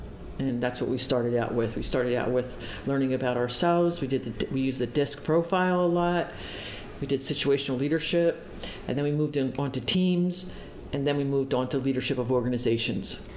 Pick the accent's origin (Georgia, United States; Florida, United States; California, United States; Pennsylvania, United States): Pennsylvania, United States; Philadelphia; I'm from Philadelphia, so people back east, we talk really we just go A, B.